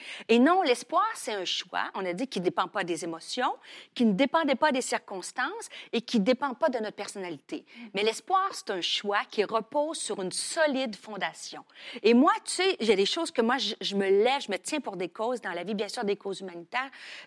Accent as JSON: {"language": "French", "town": "Rimouski", "region": "Quebec", "country": "Canada", "tie": "born or raised there", "said": "où j'étais à Rimouski, où ma ville natale, il faisait froid"}